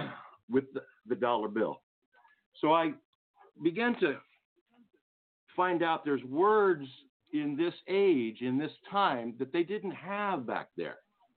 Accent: Hollywood, California, United States; And I grew up in Hollywood, California. I was born in LA, and I lived on Santa Monica and Kersan, and I had a little Jewish friend.

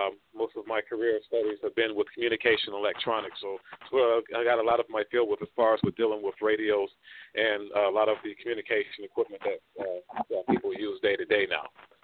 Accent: Columbus, Ohio, United States; I am from Columbus, Ohio. I am 39 years old.

